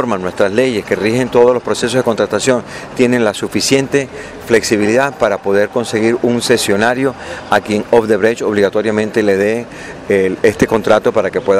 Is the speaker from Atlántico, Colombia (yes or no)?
yes; Barranquilla, Atlántico, Colombia; nosotros, como barranquilleros, como atlanticenses, como gente de la región Caribe